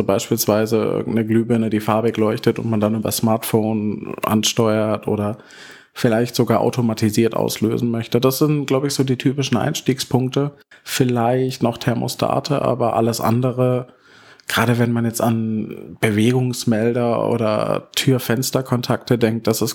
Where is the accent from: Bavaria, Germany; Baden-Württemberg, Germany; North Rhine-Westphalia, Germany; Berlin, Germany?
Baden-Württemberg, Germany; Pforzheim; Ich komme aus Baden-Württemberg, genauer gesagt aus Pforzheim, eine Großstadt zwischen Karlsruhe und Stuttgart.